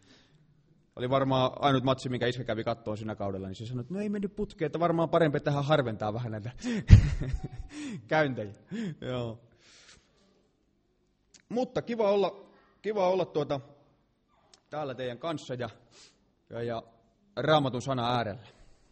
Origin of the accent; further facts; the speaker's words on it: Karkkila, Uusimaa, Finland; silloin kun mä olin pikkupoika, niin me asuttiin Karkkilassa